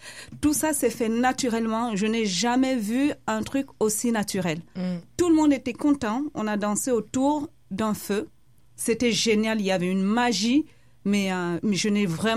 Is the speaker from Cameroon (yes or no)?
yes; Cameroon; now in Europe; de créer une école de danse ou de chant dans mon pays d'origine, le Cameroun